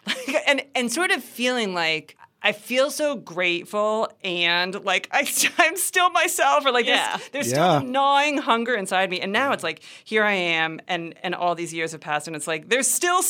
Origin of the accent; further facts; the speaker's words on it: Midwest, United States; I'm a second child. I'm from the Midwest. Like, my expectations were not that high.